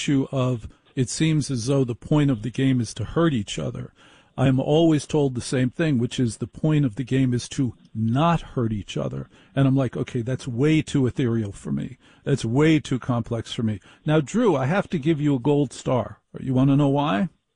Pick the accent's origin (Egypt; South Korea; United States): United States; New Jersey; And I went to college in Syracuse. I grew up in North Jersey.